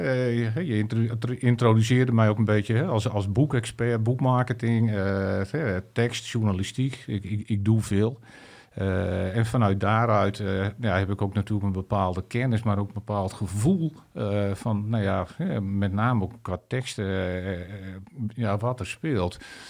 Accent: Friesland, Netherlands; zoals de mensen wellicht horen, ik kom uit Friesland

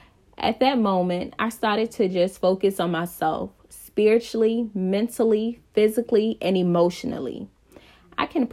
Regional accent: Petersburg, Virginia, United States; I'm 24 years old, born and raised in Petersburg, Virginia.

